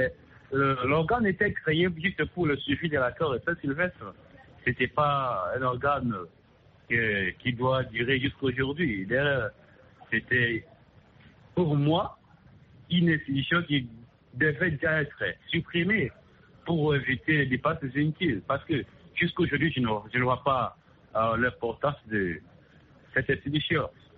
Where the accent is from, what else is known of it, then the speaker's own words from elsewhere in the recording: DR Congo; ici, chez nous, en RDC